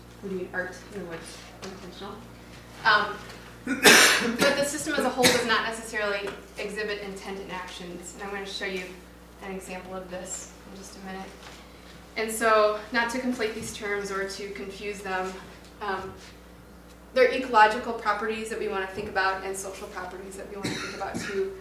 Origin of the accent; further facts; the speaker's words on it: Toledo, Ohio, United States; Okay, I grew up in Toledo, and I just flew home for a wedding, and the roads in Detroit are horrible.